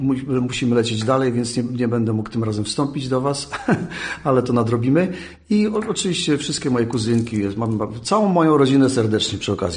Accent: Wichernik, Łódź Voivodeship, Poland; ja tutaj jakby korzeniami jestem mocno wrośnięty w ziemię wieluńską. Całe moje dzieciństwo spędziłem u moich ukochanych dziadków, już niestety świętej pamięci, na wsi Wichernik, między Skomlinem a Mokrskiem.

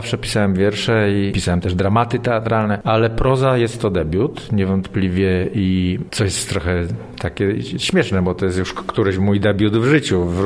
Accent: Świebodzin, Lubusz Voivodeship, Poland; bo się wychowywałem w Świebodzinie, ale wszyscy zostali tutaj, więc ja tutaj do matury byłem co roku kilka razy na długie okresy, więc no to jest bardzo moje miasto.

